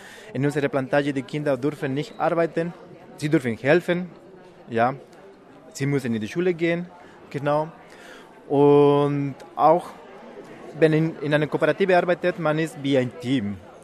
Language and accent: German; Bolivia; German is a second language; In verschiedenen Ländern, ich komme aus Bolivien